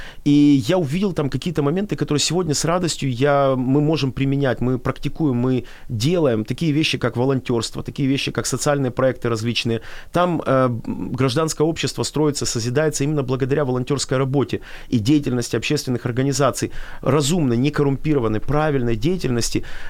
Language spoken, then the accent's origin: Russian; Ukraine; born there; Я родился в Украине, и всю жизнь я мечтал, наверное, видел свое будущее в этой стране, никогда не думал о том, чтобы куда-то уезжать.